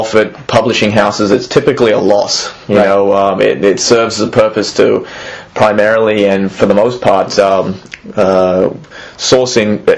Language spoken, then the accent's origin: English; Sydney, New South Wales, Australia; born there; And then we moved up the coast from there